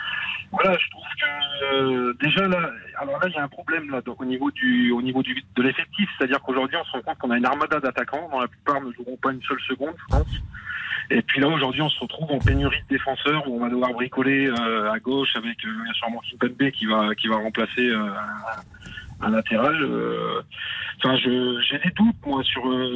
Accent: France; je suis français, supporter français.

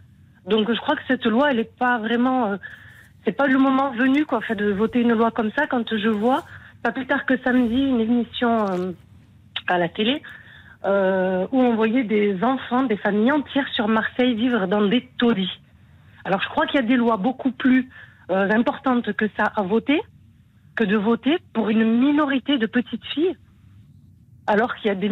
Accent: Morocco; Je suis du Maroc.

